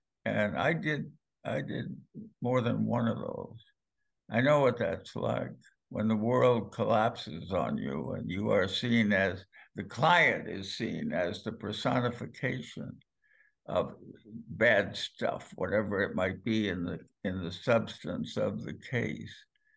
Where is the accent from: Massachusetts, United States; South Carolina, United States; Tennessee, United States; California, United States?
Massachusetts, United States; Boston; you know, growing up in Boston, which is where I started.